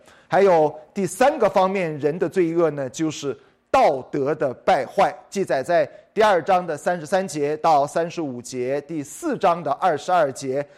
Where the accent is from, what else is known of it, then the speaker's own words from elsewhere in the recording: China; 上帝所讲的就是好像我们中国人所说的哀其不幸，怒其不争。